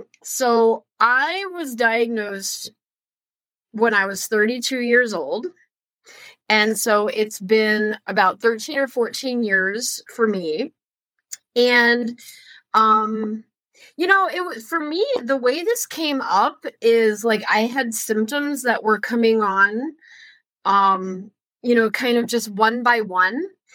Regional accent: Maryland, United States; I'm not from northern Minnesota. I'm from Maryland, which is not a particularly cold climate.

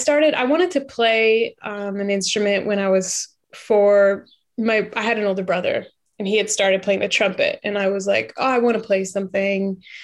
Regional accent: Oak Park, Illinois, United States; So I'm from Chicago. I was raised on the west side of Chicago in Oak Park. And my parents were originally from the East Coast

